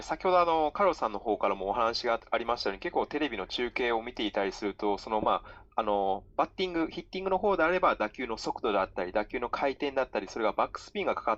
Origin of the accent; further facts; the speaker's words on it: Kansai, Japan; moved away as an adult; also born or lived in Shanghai; now in United States; 生まれは上海なんですけれども、6歳の時に、関西の方に引っ越してきまして、で大学はアメリカの方に行きですね、